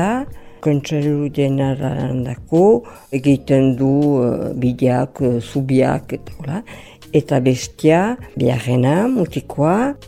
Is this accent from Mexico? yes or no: no; Irissarry, Nouvelle-Aquitaine, France; Irrizarrin sortu naiz, eta Irrizarrin lan egin dut, esposatu niz